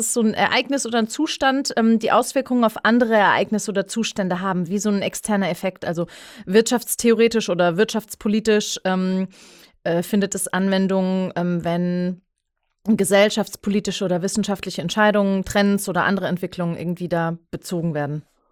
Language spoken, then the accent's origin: German; Eppelheim, Baden-Württemberg, Germany; in Eppelheim.